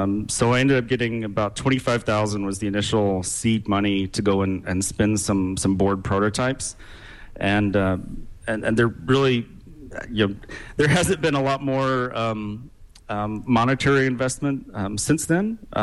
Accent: Texas, United States; moved away as an adult; now in Michigan, United States; You know, I grew up in Texas. I worked there, and I moved to Michigan just a few years back.

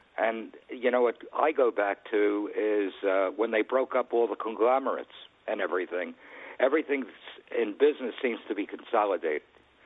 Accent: New York City, New York, United States; now in Old Tappan, United States; I grew up in the Bronx as well, over near Van Cortlandt Park, and it was really a time that you could dream.

